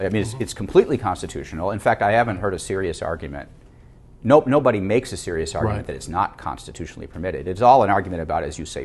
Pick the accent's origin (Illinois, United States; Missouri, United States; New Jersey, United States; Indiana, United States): Illinois, United States; Chicago; born there; I was born in Chicago.